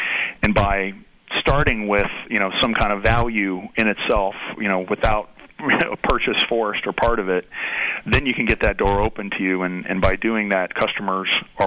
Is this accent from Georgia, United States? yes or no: yes; Atlanta, Georgia, United States; now in Cincinnati, United States; I grew up in Atlanta, where we saw incredible fast growth that actually wrecked the quality of life in many ways.